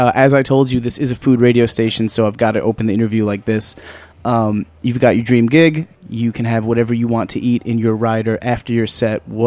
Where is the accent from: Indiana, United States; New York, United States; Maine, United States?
New York, United States; West Babylon; I'm from West Babylon.